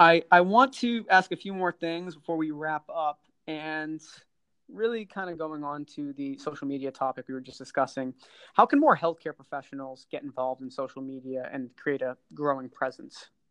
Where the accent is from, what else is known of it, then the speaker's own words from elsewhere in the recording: Boston, Massachusetts, United States; Yeah, I'm from Boston area